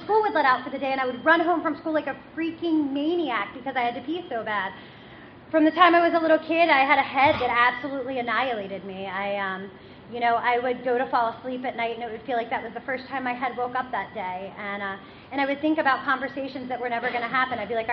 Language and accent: English; Pittsburgh, Pennsylvania, United States; also born or lived in Philadelphia; now in York, United States; I grew up in Pittsburgh. And I lived in Philadelphia for like the past, well, I live in York now, but for 5 years I lived in Philadelphia.